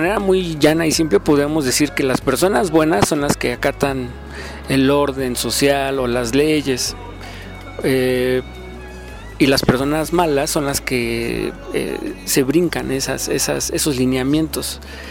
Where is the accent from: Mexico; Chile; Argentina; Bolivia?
Mexico; Hay una urgencia, al menos en mi país, pero creo que esto le compete a toda América Latina, y es pues ayudar a las comunidades marginadas, y en este caso pues es la cárcel de México.